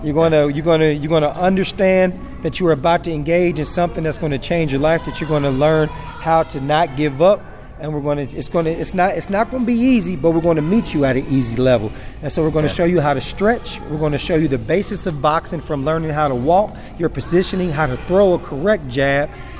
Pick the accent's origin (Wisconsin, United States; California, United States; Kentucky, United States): Kentucky, United States; Louisville; I moved from St. Louis, St. Louis, Missouri. I was down there. I was like I say, after my uncle passed and I came back home, I was already thinking about moving back home to Louisville.